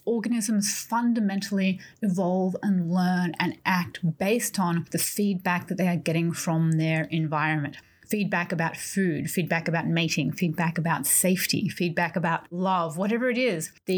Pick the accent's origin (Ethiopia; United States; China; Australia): Australia; If you are back in my hometown of Australia, yeah, it's a country, but it's kind of also a town.